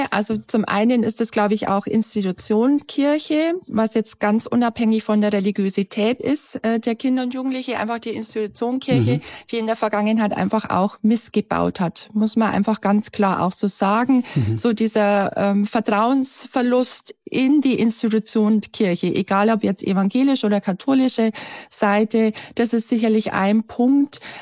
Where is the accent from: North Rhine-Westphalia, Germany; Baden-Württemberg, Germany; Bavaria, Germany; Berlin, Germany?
Bavaria, Germany; man hört es ja wahrscheinlich auch an meinem Dialekt, ich komme aus Bayern